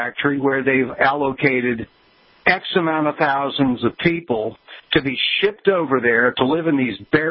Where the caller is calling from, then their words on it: West Virginia, United States; Yeah, I'm from West Virginia.